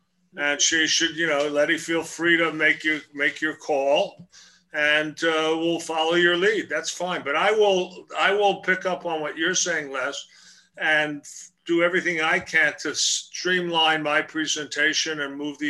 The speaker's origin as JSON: {"language": "English", "town": "Brooklyn", "region": "New York", "country": "United States", "said": "And just remember, I'm from Brooklyn, so you cannot insult me."}